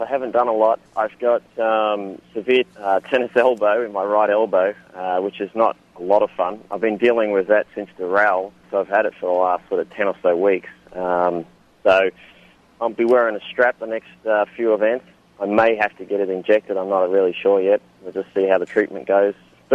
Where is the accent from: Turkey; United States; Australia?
Australia; for being an Australian, once the tour finishes here, you know, I go down to Australia and play a few events down there as well.